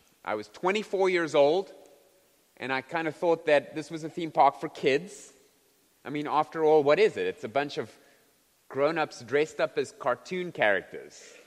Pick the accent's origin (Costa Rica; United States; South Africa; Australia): South Africa; Most people I grew up with in South Africa will never go there.